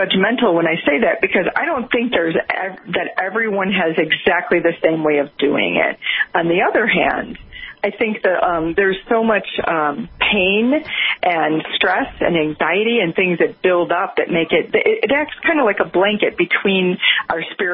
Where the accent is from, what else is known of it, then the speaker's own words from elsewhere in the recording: Chicago, Illinois, United States; A woman who taught that information in my hometown, Chicago, wanted one of my paintings.